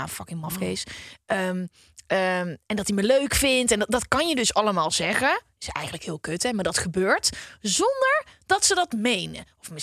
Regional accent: Uden, North Brabant, Netherlands; also born or lived in The Hague; now in Amsterdam, Netherlands; Ik weet nog wel dat ik kwam uit Uden naar Den Haag.

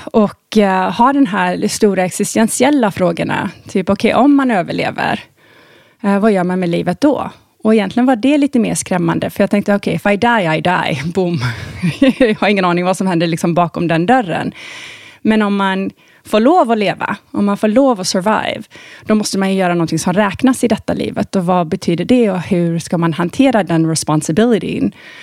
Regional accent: Thailand; now in Sweden; Jag hade ju väldigt severe astma när jag var liten i Thailand.

